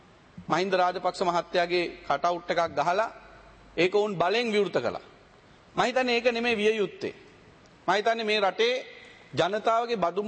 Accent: Katunayake, Western Province, Sri Lanka; ගුවන්තොටුපළ ගත්තාම මගේ ප්‍රදේශයේ තියෙන කටුනායක මගේ ගමේ

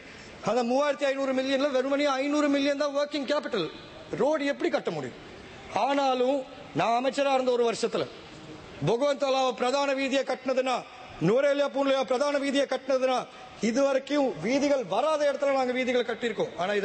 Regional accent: Sri Lanka; நாங்களும் இலங்கையர்கள் தான்.

